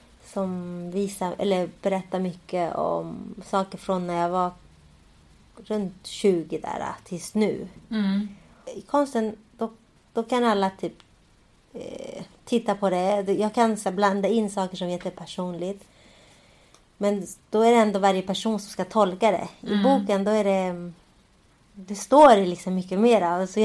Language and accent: Swedish; Sweden; Jag är ju uppväxt i Sverige liksom.